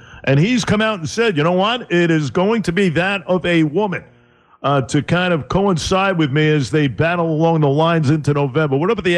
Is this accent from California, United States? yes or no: no; Bayside, New York, United States; you mentioned Bayside, Queens, another connection, ladies and gentlemen. I grew up there.